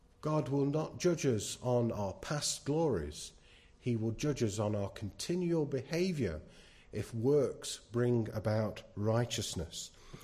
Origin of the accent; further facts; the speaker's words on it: England, United Kingdom; Oh, I'm an Englishman.